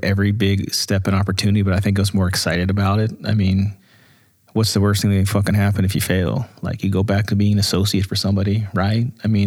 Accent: Pittsburgh, Pennsylvania, United States; we grew up in Pittsburgh, and you know, we always had aspirations of helping a lot of folks.

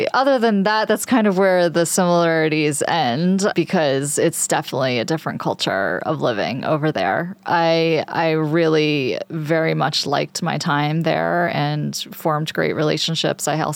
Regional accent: Stowe, Vermont, United States; So growing up in Stowe, I mean, it's really an idyllic lifestyle. I mean, you're in the middle of the Green Mountains and lots of outdoor space and small rural town.

